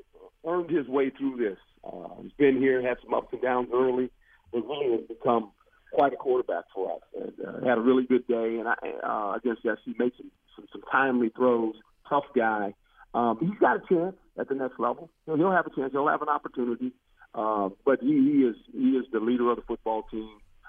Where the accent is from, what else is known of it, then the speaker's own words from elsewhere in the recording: New Jersey, United States; now in Arizona, United States; I'm from Jersey, man. I was born in New Jersey. I'm a Jersey guy.